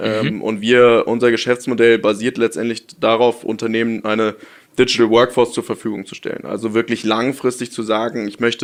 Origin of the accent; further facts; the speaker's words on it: Hamburg, Germany; ich bin in Hamburg geboren, bin auch in Hamburg aufgewachsen, bin hier zur Schule gegangen, habe hier mein Abi gemacht, habe da auch meinen Mitgründer Marlon kennengelernt während der Schulzeit und bin dann aber zum Studieren in den Süden gegangen, nach München, zwischenzeitlich noch nach Kanada, in Vancouver studiert.